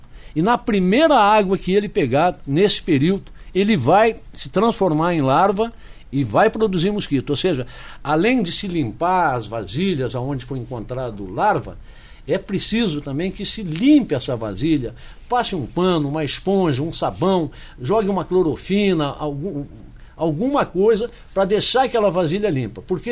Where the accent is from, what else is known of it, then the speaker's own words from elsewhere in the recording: Rio Grande do Sul, Brazil; um bom dia aos gaúchos, né? Minha terra, e essa bela região aí do sul